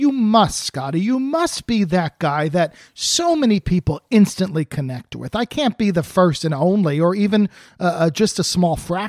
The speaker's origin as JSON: {"language": "English", "region": "New Jersey", "country": "United States", "tie": "born or raised there", "also_born_or_lived": "New York", "said": "I grew up in Jersey, so I used to take the PATH training as a kid and just go walk around the Broadway district and look at the theaters at the pictures."}